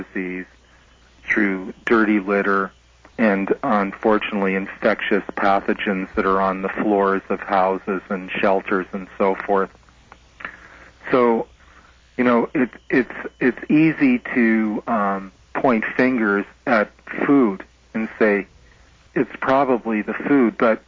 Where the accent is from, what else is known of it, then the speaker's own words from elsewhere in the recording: Toronto, Ontario, Canada; I'm from Toronto originally